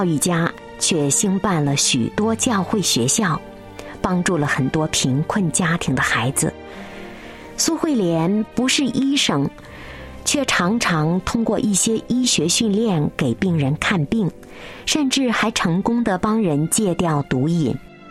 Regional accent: China; 作为中国人感到自豪，也感到感动。

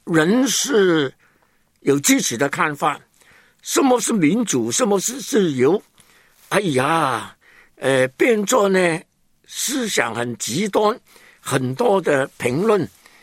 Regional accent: Hong Kong; 我是香港长大、香港出生的

